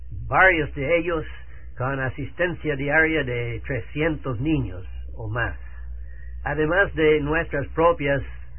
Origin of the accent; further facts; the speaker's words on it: Canada; now in Santo Domingo, Dominican Republic; Yo soy de Canadá, canadiense, y he pasado 50 años, más de 50 años en la República Dominicana, los últimos 40 años de estos en Santo Domingo, la capital.